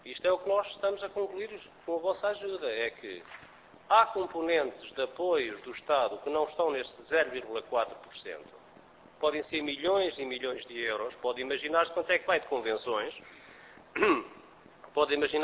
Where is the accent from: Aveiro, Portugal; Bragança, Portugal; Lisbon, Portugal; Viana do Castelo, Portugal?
Bragança, Portugal; Eu sou do distrito de Bragança.